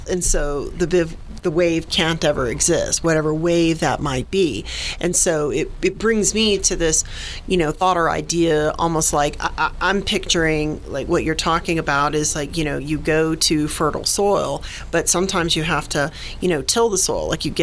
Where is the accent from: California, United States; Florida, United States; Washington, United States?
Florida, United States; Jacksonville; so I'm originally a Floridian.